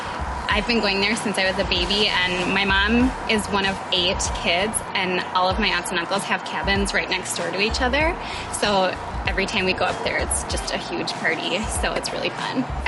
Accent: White Bear Lake, Minnesota, United States; I'm from White Bear Lake, and this is my fourth year on the team.

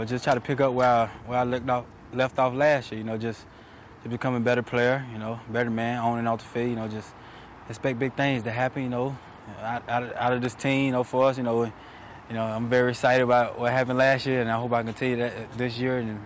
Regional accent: South Carolina, United States; Growing up, man, my mom was my motivation, you know.

